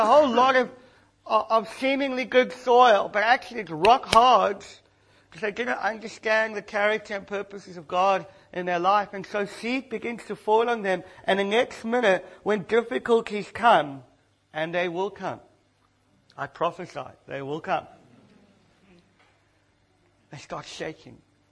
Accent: South Africa; I come from South Africa, and there are many cultural issues that we have to face and work through

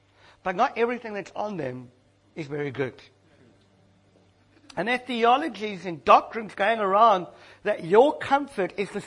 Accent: South Africa; I come from South Africa, and there are many cultural issues that we have to face and work through

